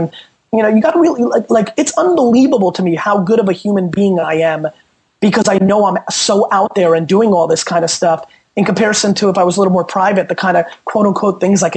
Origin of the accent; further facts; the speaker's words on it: Babruysk, Mogilev Region, Belarus; I'm from Babrusk, Russia, right? Where everybody kept their mouth shut. And I grew up in an Eastern European household where my parents value secrets